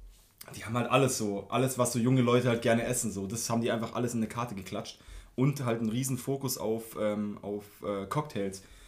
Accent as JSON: {"language": "German", "town": "Schwenningen", "region": "Baden-Württemberg", "country": "Germany", "said": "Wo ich herkomme, in Schwenningen"}